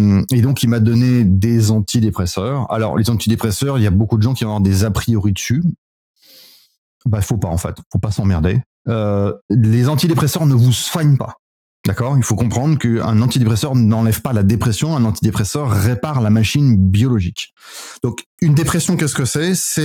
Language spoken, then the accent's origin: French; Paris, Île-de-France, France; La seule chose que je puisse faire, c'est rentrer chez moi à Paris.